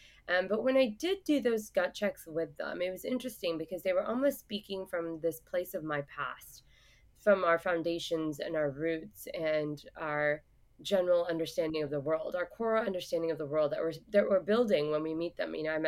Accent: Texas, United States; I had not brought a coat with me to New York. I'm from Texas.

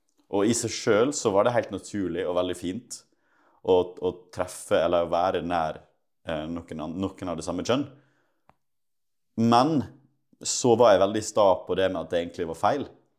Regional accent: Ålesund, Møre og Romsdal, Norway; jeg kommer fra Ålesund. Mine foreldre er pastorer. Har hatt en veldig kristen oppvekst. Kirka har vært mitt andre hjem.

